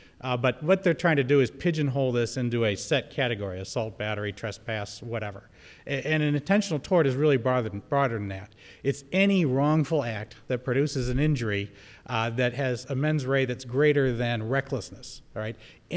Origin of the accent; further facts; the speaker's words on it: Medina, Ohio, United States; I grew up in Medina, and I love Medina County, but Cleveland's a lot closer for us.